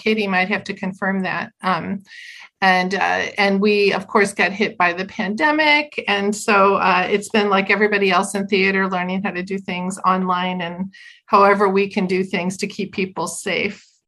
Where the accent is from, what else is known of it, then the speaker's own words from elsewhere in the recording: St. Louis, Missouri, United States; So I born and raised in St. Louis. So I'm a St. Louisan forever. And I grew up doing theater.